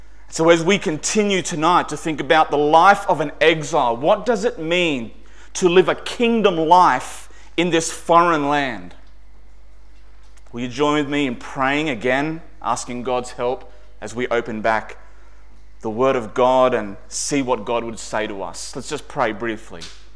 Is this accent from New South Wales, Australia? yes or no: no; Nambour, Queensland, Australia; born there; My mum stayed down on the Sunshine Coast. I was born in Nambour Hospital, and then as soon as I was well enough to leave hospital